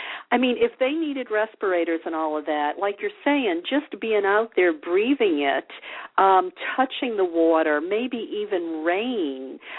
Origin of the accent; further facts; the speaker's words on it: the South, United States; look, I come from the South.